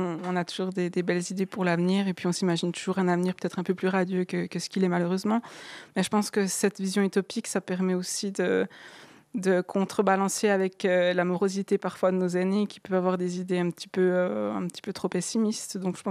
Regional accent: Jura, Switzerland; qu'on est jurassien et qu'on est fier de l'être

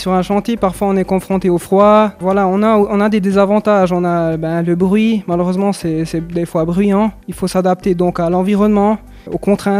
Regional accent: Biel/Bienne, Bern, Switzerland; j'ai 26 ans et je suis de Bienne.

